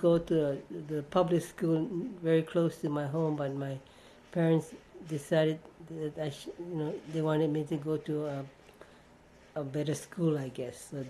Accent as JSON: {"language": "English", "town": "Honolulu", "region": "Hawaii", "country": "United States", "tie": "born there", "said": "I was born on February 12, 1929 in Honolulu, Hawaii."}